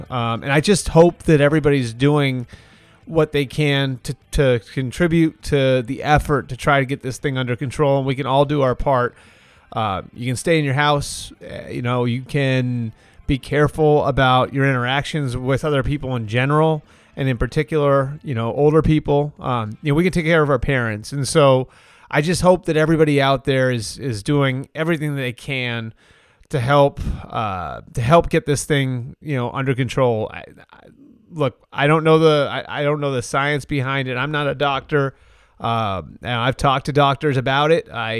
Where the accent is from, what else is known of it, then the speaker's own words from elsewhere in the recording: Massachusetts, United States; And I live, you know, I live about a half hour outside of Boston. I grew up 20 minutes outside of Boston.